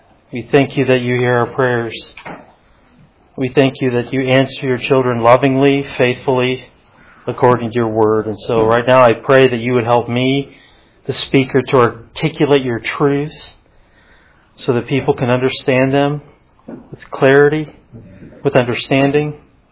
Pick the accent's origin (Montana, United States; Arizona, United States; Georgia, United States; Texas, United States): Texas, United States; growing up in West Texas, you know, it was part of life for all of us.